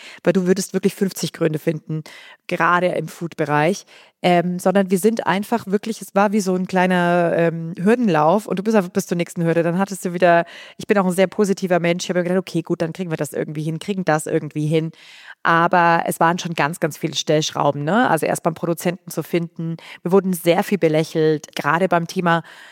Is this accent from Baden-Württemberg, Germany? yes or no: no; Bavaria, Germany; Also ich komme aus Bayern, ich bin mit Brot und Brezen groß geworden, ja.